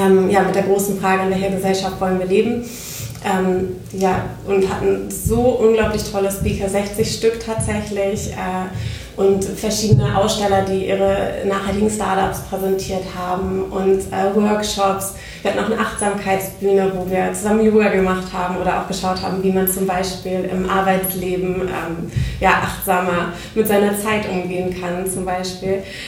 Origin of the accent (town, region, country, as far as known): Oldenburg, Lower Saxony, Germany; also born or lived in Netherlands / Spain; now in Hamburg, Germany